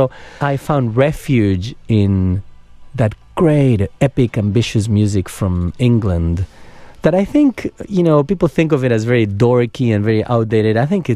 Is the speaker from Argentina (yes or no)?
yes; Buenos Aires, Argentina; Growing up in Buenos Aires, I had an older brother, 9 years older than me.